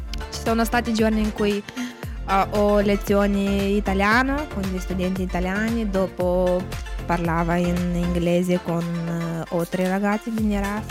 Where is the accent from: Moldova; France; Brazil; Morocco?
Moldova; Italian is a second language; Nel mio paese abbiamo molta teoria ma pochissima pratica, per questo motivo ero annoiato da quei corsi e volevo imparare qualcosa, non solo teoria. Nelle scuole moldave